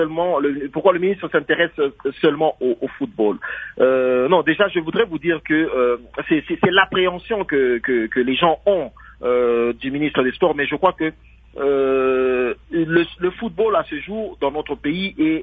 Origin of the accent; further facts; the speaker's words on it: DR Congo; chez nous en République démocratique du Congo